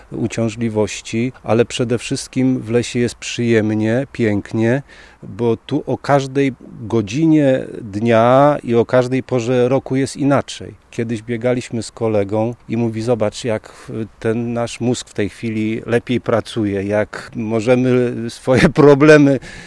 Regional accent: Sztum, Pomeranian Voivodeship, Poland; now in Luzino, Poland; Akurat wczoraj minęło 30 lat, jak jestem w Luzinie, bo ja przyjechałem tutaj ze Sztumu, z Powiśla, już wrosłem w to Luzino

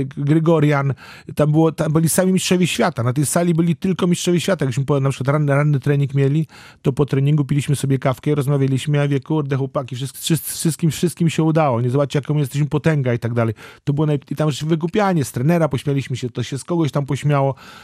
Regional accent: Gdańsk, Pomeranian Voivodeship, Poland; Naprawdę ten Gdańsk kwitnie, zrobił się przepiękny i ja jestem dumny, że jestem z Gdańska.

